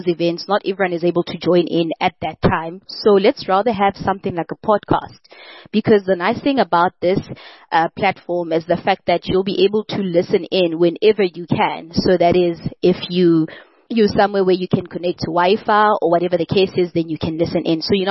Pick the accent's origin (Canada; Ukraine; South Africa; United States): South Africa; So we know that we have challenges as South African people with the current state of the economy